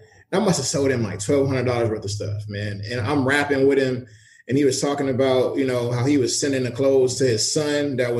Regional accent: Los Angeles, California, United States; Man, I'm from LA.

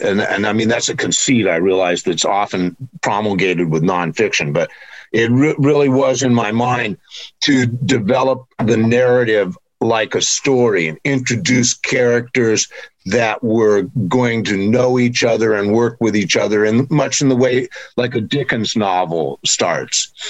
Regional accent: San Francisco, California, United States; But I've never seen myself so provincially San Francisco as more Californian.

